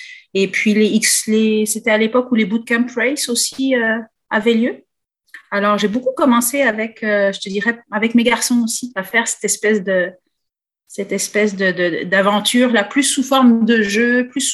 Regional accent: France; Moi, je suis originaire de la France. J'ai grandi en France.

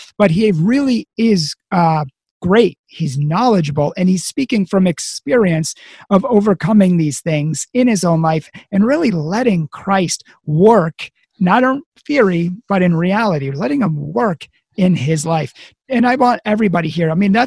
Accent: Boston, Massachusetts, United States; I'm from Boston and I drive like a Bostonian, or I used

